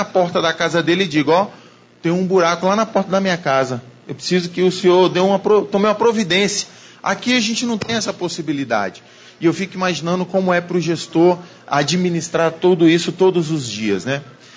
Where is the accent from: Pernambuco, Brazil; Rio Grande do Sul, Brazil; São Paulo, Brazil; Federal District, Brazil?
Federal District, Brazil; Brasília; Nasci em Brasília, sou da geração nascida em Brasília, sempre morei no Distrito Federal